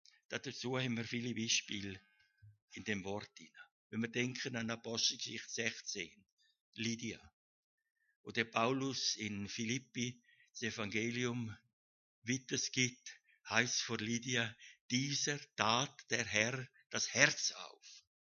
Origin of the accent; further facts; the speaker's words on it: Maienfeld, Graubünden, Switzerland; Wir sind ja in Maienfeld aufgewachsen und Graubünden hat hier noch Autoverbot gehabt.